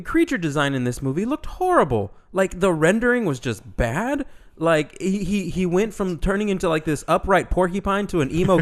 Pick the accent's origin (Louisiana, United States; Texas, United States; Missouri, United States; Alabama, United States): Texas, United States; Hey, you know what? I'm from Texas. So anyway...